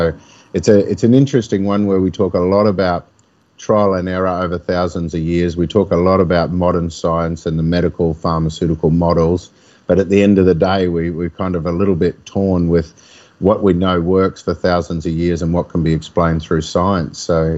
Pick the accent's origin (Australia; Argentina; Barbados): Australia; Queensland; And growing up in the Whitsundays, it was all camping and hunting and fishing.